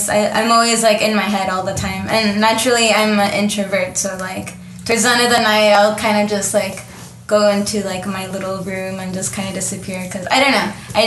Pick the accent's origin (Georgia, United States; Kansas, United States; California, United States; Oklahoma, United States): California, United States; El Monte; I'm from San Gabriel Valley, so east, like 15 minutes east of East Los Angeles. El Monte, that's where I grew up.